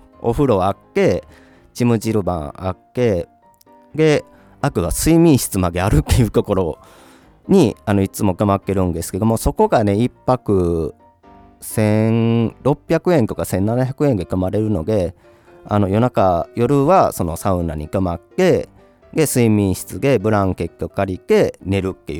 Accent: Kobe, Hyogo, Japan; 出身は兵庫県は神戸市です。で、今住んでるのが愛知県です。

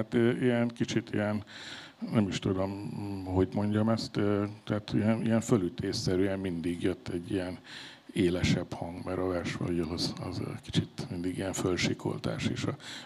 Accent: Pécs, Baranya, Hungary; also born or lived in Győr; mint én pécsi vagyok, ott lakom

